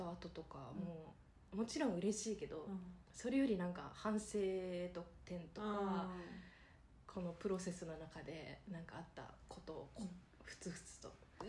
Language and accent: Japanese; Miyazaki, Japan; 宮崎出身なんですけど、うん、はい、宮崎のど田舎で育ってて